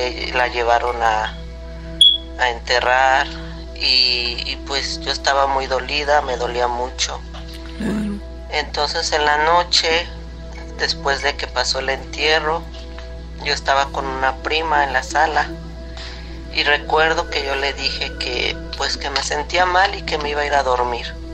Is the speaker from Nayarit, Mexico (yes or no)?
no; Puebla, Mexico; now in Kansas City, United States; Y les saludo desde aquí de Kansas City, Missouri, pero soy de Puebla, México.